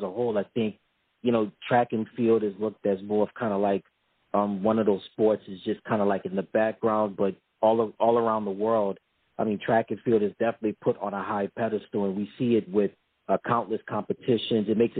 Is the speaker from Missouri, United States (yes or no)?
no; Atlanta, Georgia, United States; And, you know, growing up in Atlanta